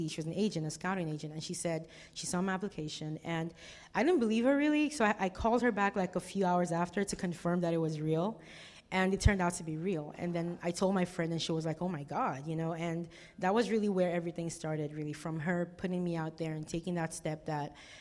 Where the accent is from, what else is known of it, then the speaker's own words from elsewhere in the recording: Nigeria; now in Houston, United States; I am from Nigeria originally, but we've lived in Houston for about 10, 12 years now. 12 years.